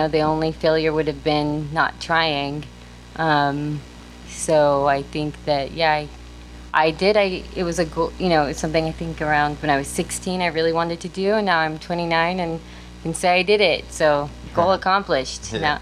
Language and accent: English; California, United States; I'm from Humboldt. Do you know how much Humboldt County people love reggae music?